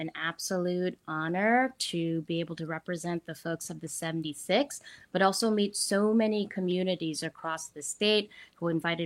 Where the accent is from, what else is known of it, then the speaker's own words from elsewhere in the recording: Madison, Wisconsin, United States; I am a proud daughter of South Korean immigrants, born and raised in Madison, Wisconsin, and a very proud service industry worker.